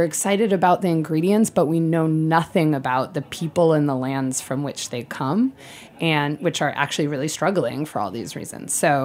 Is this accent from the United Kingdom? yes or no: no; Jerusalem, Jerusalem District, Israel; because I was born in Jerusalem and was raised really ignorant of what was going on there